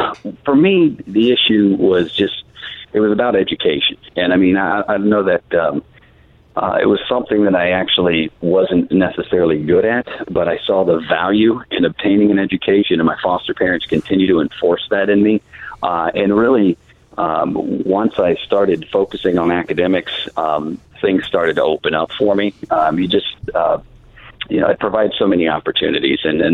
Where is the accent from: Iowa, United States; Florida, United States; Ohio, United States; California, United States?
Florida, United States; Hollywood; Yeah, I was born and raised in Hollywood, Florida.